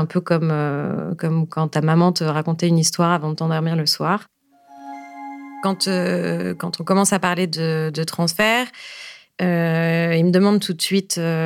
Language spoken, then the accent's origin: French; La Rochelle, Nouvelle-Aquitaine, France; je suis originaire de La Rochelle et c'est donc c'est juste à côté.